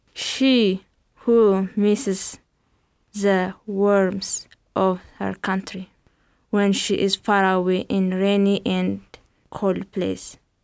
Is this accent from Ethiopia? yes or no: yes; Ethiopia; I am from Ethiopia.